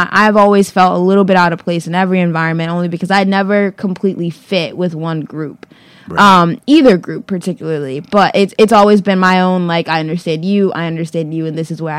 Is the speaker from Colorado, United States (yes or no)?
no; New Haven, Connecticut, United States; And growing up in New Haven, like, all my friends, for some reason, I was just the whitest black girl in, like, my grade.